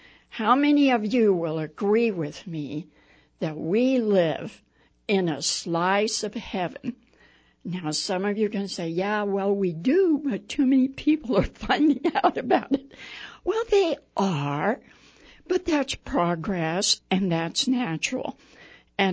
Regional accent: Prescott Valley, Arizona, United States; And, of course, I'm from Prescott Valley, so I'm delighted to tell you

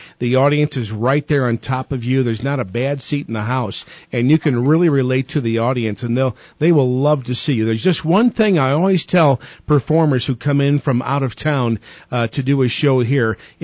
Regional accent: St. Louis, Missouri, United States; when Michael Flatley took his show to my hometown of St. Louis

